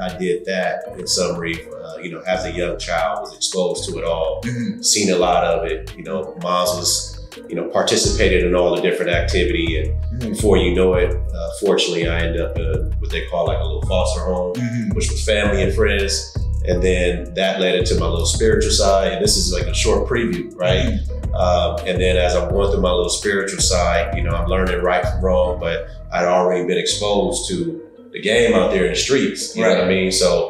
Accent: Los Angeles, California, United States; Man, I'm from South Central, man. I'm from Los Angeles.

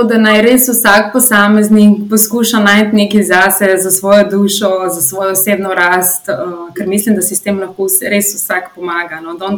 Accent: Ljubljana, Central Slovenia, Slovenia; Drugače sem pa iz Ljubljane

